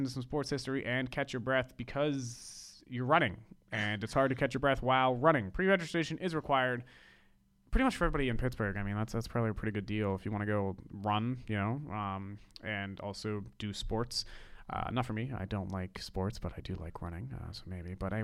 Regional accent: Ireland; Just my personal opinion, as I'm Irish, not Japanese.

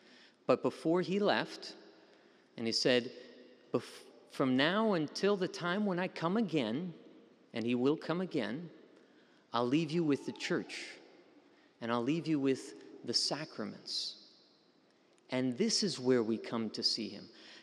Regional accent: Minnesota, United States; also born or lived in Bismarck, United States; This was my home parish when I lived in Bismarck. I'm from Minnesota, but I came out here to work after college, and I came to the cathedral.

